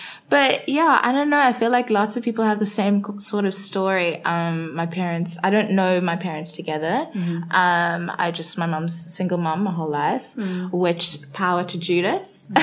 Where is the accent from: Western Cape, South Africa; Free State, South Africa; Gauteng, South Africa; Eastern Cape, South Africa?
Western Cape, South Africa; Cape Town; I'm 23 years old, born and bred in Cape Town